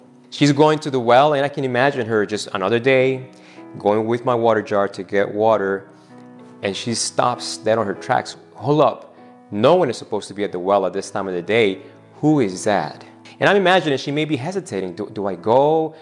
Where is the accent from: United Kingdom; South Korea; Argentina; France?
Argentina; English is a second language; And when I grew up, I'm from Argentina, on the hottest part of the day